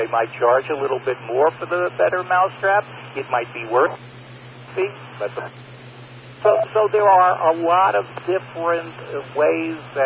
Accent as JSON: {"language": "English", "town": "Brooklyn", "region": "New York", "country": "United States", "tie": "born or raised there", "said": "maybe because I was born and bred in Brooklyn"}